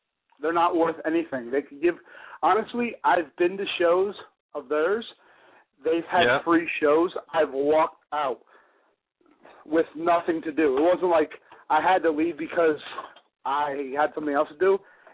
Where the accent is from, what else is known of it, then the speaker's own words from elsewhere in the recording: Allentown, Pennsylvania, United States; All right, so basically where I'm from Allentown. Allentown, Bethlehem, you know, the AB area. It's called Lehigh Valley.